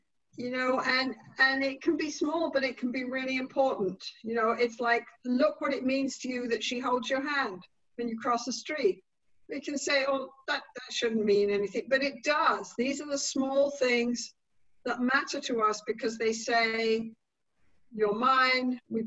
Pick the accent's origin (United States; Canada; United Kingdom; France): United Kingdom; England; That's because I'm English. English people don't stop breathing till they've drunk tea, okay?